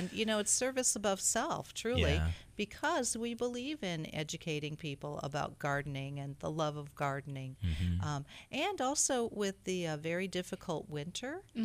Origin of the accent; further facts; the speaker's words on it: Ohio, United States; I grew up in Ohio. about an hour south of Cleveland in a rural area.